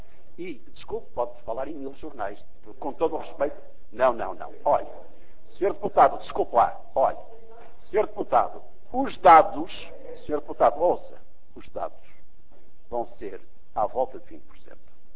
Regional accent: Portugal; Estou a pedir aos senhores deputados para terem autoestima como portugueses.

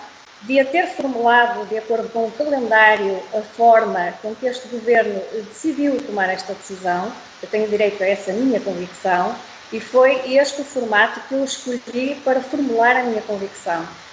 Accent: Portugal; Porque eu penso que é isso que a todos nós, como portugueses, nos interessa.

